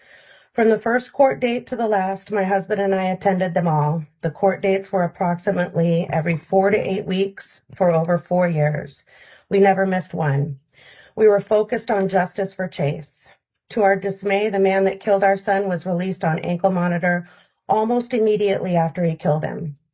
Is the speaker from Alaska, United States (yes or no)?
yes; Alaska, United States; born or raised there